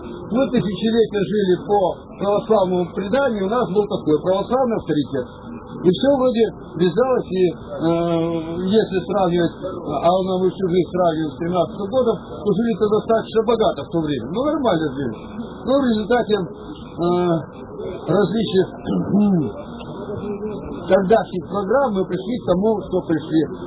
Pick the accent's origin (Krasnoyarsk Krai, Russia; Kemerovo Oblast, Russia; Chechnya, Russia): Krasnoyarsk Krai, Russia; Zheleznogorsk; В Красноярске, приехал в родной город, он сейчас Железногорском называется